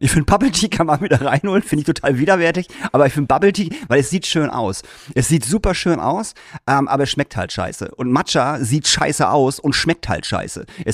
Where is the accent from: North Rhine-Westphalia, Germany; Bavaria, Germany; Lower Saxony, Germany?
Lower Saxony, Germany; Alte Liebe bei uns im Emsland war halt auch so das billigste Gesöff, was man kriegen konnte.